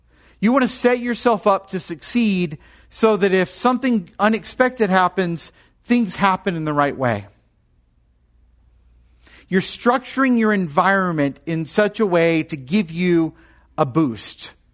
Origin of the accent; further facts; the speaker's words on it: the South, United States; I'm from the South, I can do this.